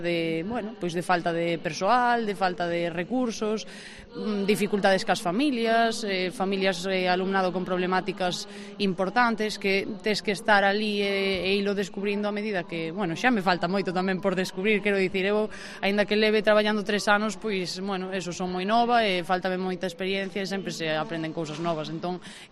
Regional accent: A Baña, Galicia, Spain; now in Santiago de Compostela, Spain; a miña aldea é a Baña

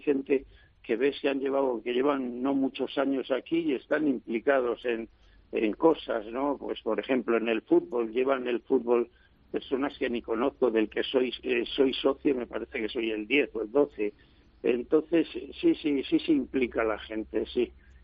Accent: Guadarrama, Community of Madrid, Spain; para mí es un honor y un orgullo el dar el pregón en mi pueblo. Eso le iba. En el que he nacido, he crecido y estoy orgulloso de ser de Guadarrama, lógicamente.

